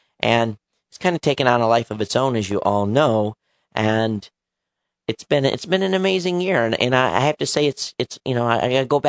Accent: Quincy, Michigan, United States; I was raised in Michigan in a very rural community, and actually Quincy, Michigan.

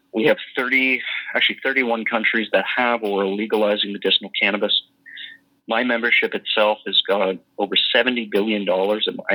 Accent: Toronto, Ontario, Canada; I grew up in Toronto, Ontario, city about the size of Chicago, but Canada's little New York

